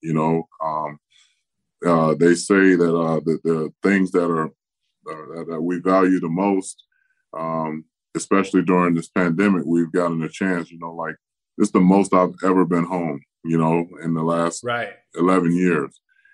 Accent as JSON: {"language": "English", "town": "Tampa", "region": "Florida", "country": "United States", "tie": "born or raised there", "said": "commit more time to doing things in my hometown of Tampa Bay."}